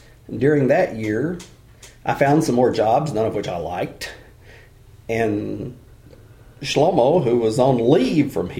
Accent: Tennessee, United States; now in Missoula, United States; I grew up in Tennessee, in West Tennessee. I went to a small high school, 400 students, roughly, grades 7 through 12. A little community where I grew up before that.

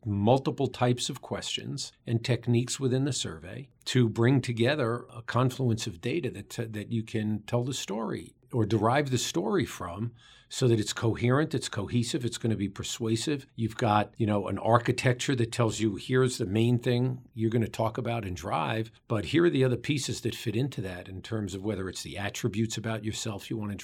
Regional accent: New York City, New York, United States; I use this phrase now when I tell people I'm from New York City, where a day without an argument is a lost opportunity.

